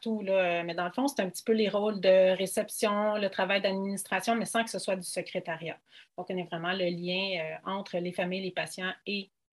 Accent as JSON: {"language": "French", "town": "Longueuil", "region": "Quebec", "country": "Canada", "tie": "born or raised there", "also_born_or_lived": "Brossard", "said": "Je suis une petite fille de Longueuil, j'ai grandi à Longueuil, j'ai vécu presque toute ma vie à Longueuil, sauf que quelques années à Brossard, là, j'ai eu une petite rechute, puis après ça, je suis revenue à Longueuil."}